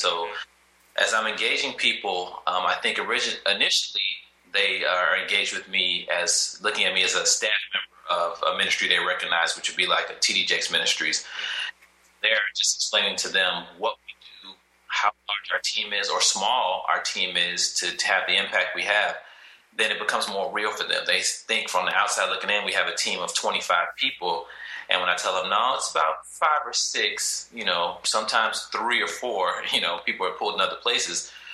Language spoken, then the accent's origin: English; Chicago, Illinois, United States; now in Irvine, United States; I'm originally from Chicago. So I left Chicago about, let's say, 2007. And I came out to Irvine, California.